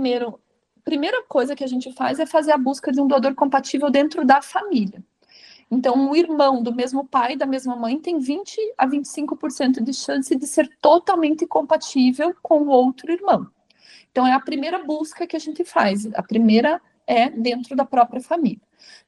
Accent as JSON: {"language": "Portuguese", "country": "Brazil", "said": "É mais difícil para nós, como brasileiros"}